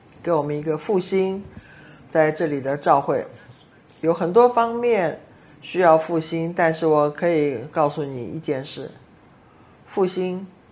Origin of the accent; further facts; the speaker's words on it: China; first language Cantonese; Chinese is a second language; now in United States; 我是中国人，但是我都忘了中文了。来到美国这么多年，那时候已经有来了美国几十年了，都忘了我的中文，